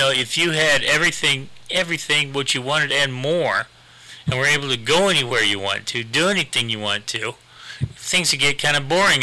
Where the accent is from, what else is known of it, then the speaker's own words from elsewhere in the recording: United States; man, I'm glad I'm an American. Glad we're going back to the U.S.